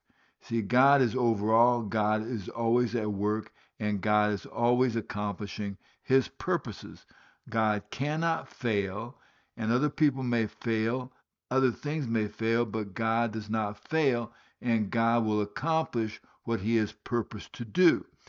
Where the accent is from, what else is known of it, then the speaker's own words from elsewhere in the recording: Guinea; also born or lived in Liberia; I was born in Africa. I grew up in Africa, in West Africa, born in Liberia, grew up in Guinea, West Africa. And so I consider Africa to be my home.